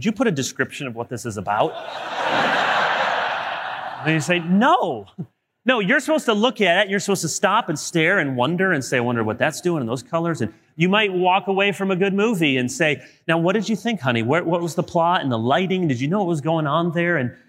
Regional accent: Chicago, Illinois, United States; born there; I'm a White Sox fan. I was born in Chicago

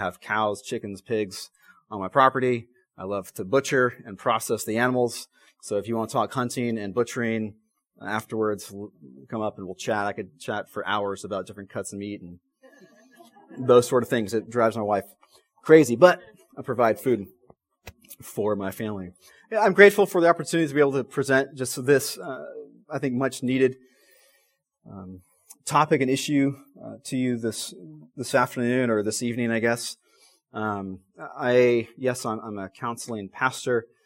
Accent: Jackson, Wyoming, United States; Some of you have been asking me, as we've been meeting a few people, where I'm from. I'm from Jackson, Wyoming.

